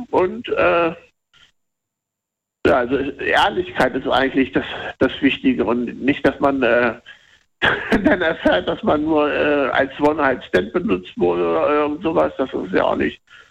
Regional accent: Laatzen, Lower Saxony, Germany; Ich bin ja hier in Laatzen aufgewachsen.

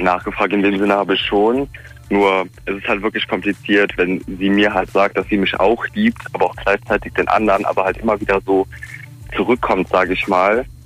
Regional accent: Cologne, North Rhine-Westphalia, Germany; Ich komme aus Köln.

